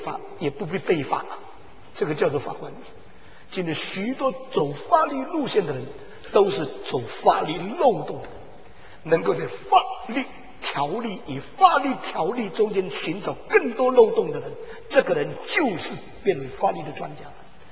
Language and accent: Chinese; China; 今天我们中国人受先知这两个字的含义的字义影响